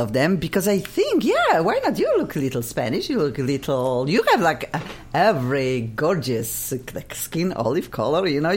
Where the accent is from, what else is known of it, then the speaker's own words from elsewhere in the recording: Poland; English is a second language; I'm visiting my country. I'm from Poland originally